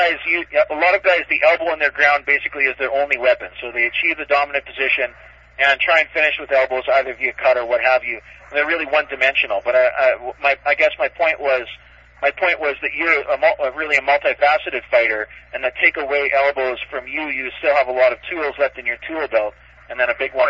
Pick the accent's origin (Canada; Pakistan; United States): Canada; Edmonton, Alberta; I'm from Edmonton.